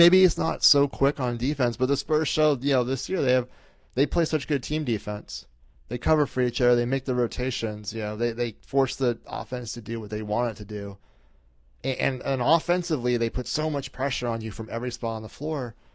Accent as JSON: {"language": "English", "region": "Arizona", "country": "United States", "tie": "born or raised there", "said": "I grew up in Arizona, so I watch Pac-12 basketball all the time."}